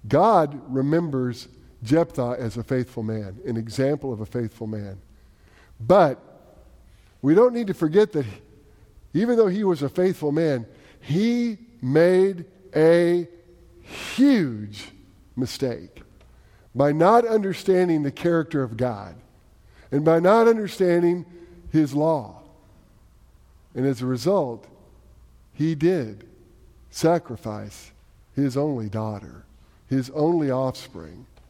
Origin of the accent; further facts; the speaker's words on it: Texas, United States; kill me, I'm a Texan